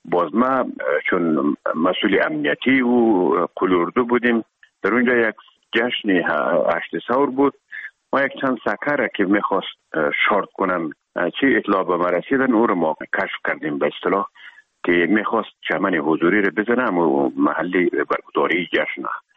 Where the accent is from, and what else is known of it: Herat, Afghanistan